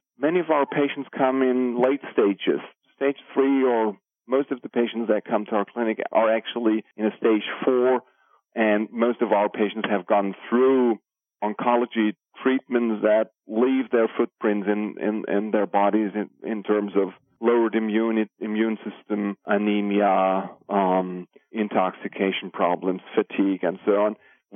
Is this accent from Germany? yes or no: yes; Germany; also born or lived in Sweden; So 12 years ago, I moved back from Sweden to my home country, Germany, and opened a complementary cancer clinic in the city of Kassel, which is right in the middle of Germany, between the cities of Hanover and Frankfurt, located in the heart of Germany.